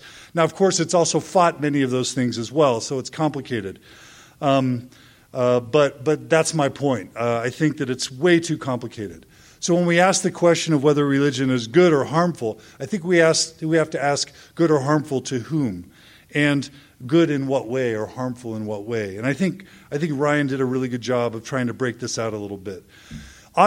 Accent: Guatemala; moved away; But I'm from Guatemala. I came and I benefited from the perpetual education fund.

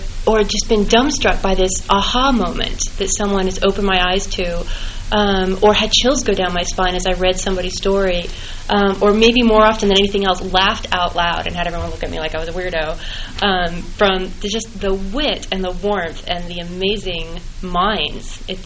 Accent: Berkeley, California, United States; moved away as an adult; I came from the Bay Area in California where I grew up and where I'd gone to school at Berkeley

